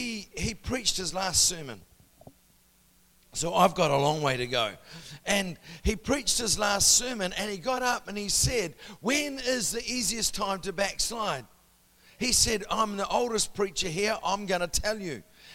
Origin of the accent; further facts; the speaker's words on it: New Zealand; I grew up in New Zealand